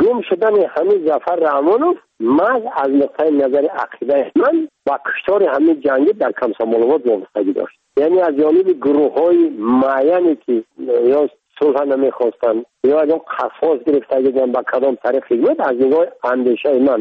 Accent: Tajikistan; من تاجیک هستم، تو هم تاجیک هستی، زبان منم تاجیک هست،

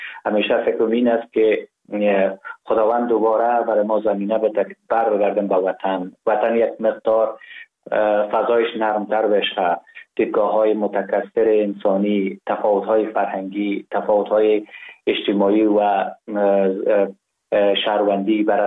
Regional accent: Ghazni, Afghanistan; also born or lived in Kabul; من زاده شهر ولایت غزنی هستم، در شهر غزنی به دنیا آمدیم، دوره کودکی خود را در غزنی و کابل سپری کردیم، دوره مکتب را قسمت تا صنف 4 و 5 در کابل پشت سر نهادیم و بعدا در غزنی رفتیم

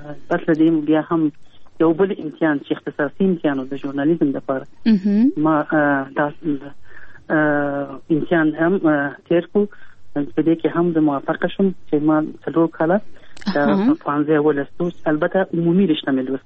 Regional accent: Kabul, Afghanistan; ما زه په کابل کې پیدا یم.

